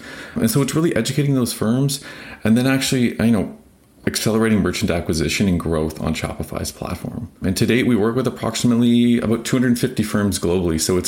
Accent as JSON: {"language": "English", "town": "Ottawa", "region": "Ontario", "country": "Canada", "tie": "born or raised there", "said": "I grew up in Ottawa, where Shopify is headquartered."}